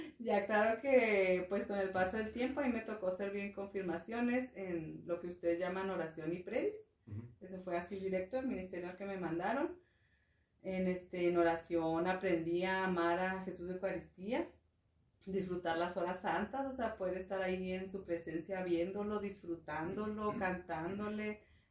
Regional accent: Ciudad Juárez, Chihuahua, Mexico; vengo de Ciudad Juárez

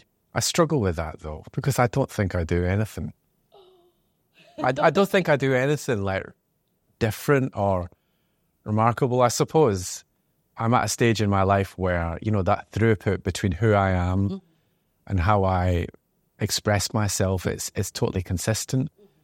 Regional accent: Scotland, United Kingdom; I grew up in Scotland, 70s, 80s. So when I grew up in Scotland, we were the first South Asian family to move into our town. And it was a deprived town, rough.

